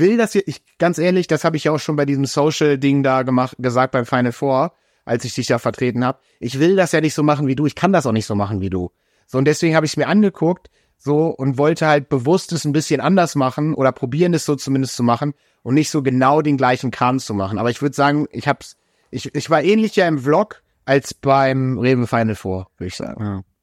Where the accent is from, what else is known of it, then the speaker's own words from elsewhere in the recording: Minden, North Rhine-Westphalia, Germany; ich komme ja aus Ostwestfalen, also aus Minden